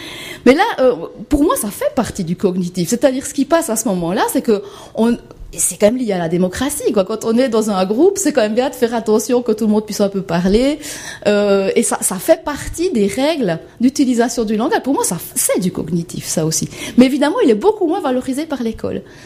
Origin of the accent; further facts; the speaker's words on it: Switzerland; en tant que Suisse